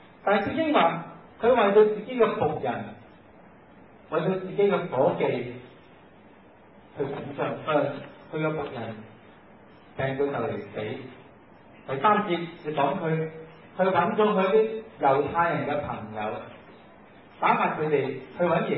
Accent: China; 我哋中國人做即係出賣國家就叫漢奸啊嘛

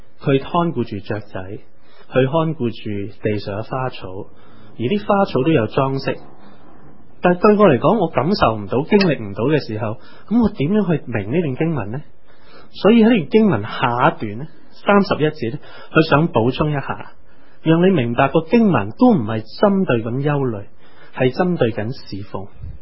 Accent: China; 所以好多我哋中国人嗰啲挥春嘅说话咧，都讲家肥屋润啊，风调雨顺啊

